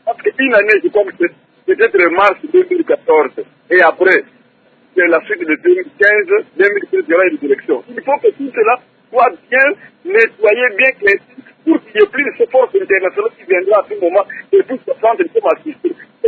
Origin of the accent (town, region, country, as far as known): DR Congo